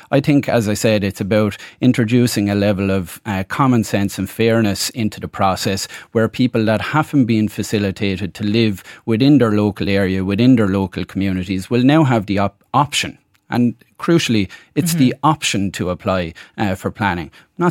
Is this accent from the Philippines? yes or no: no; Waterford, Munster, Ireland; I'm from Waterford City.